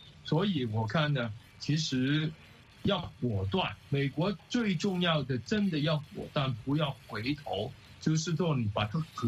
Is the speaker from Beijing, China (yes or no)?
no; Guangdong, China; 就变成我们广东人说的那种糖水滚糖鱼